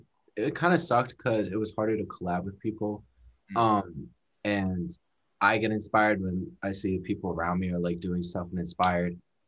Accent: Abington, Pennsylvania, United States; now in Pittsburgh, United States; So I'm from Abington, which is right outside Philly.

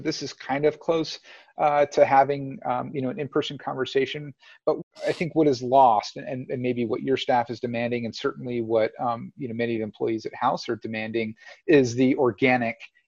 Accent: California, United States; Of course, growing up in California, I have that certain innate hoppy desire that's on my palate.

